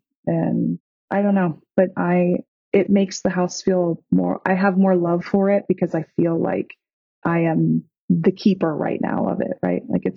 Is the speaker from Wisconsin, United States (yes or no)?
yes; Wisconsin, United States; even though I grew up in Wisconsin, I don't know anything about land management or running a farm